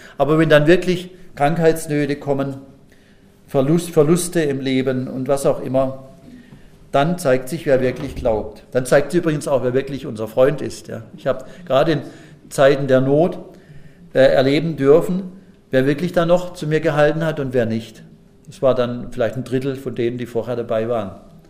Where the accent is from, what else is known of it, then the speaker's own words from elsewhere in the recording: Pforzheim, Baden-Württemberg, Germany; aber in Pforzheim gibt es ja viele, meiner Heimatstadt.